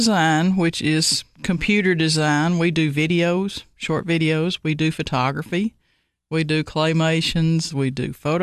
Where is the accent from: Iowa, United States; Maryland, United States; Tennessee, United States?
Tennessee, United States; Jamestown; Well, I'm originally from Jamestown, Tennessee. My mother was from Cookeville, so I have connections to Putnam County. But I grew up in Jamestown, graduated from York Institute.